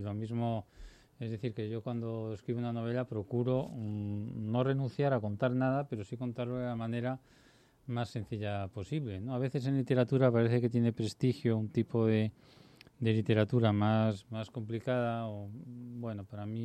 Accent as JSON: {"language": "Spanish", "town": "Madrid", "region": "Community of Madrid", "country": "Spain", "said": "y además yo soy madrileño, por lo tanto es la ciudad que yo conozco mejor"}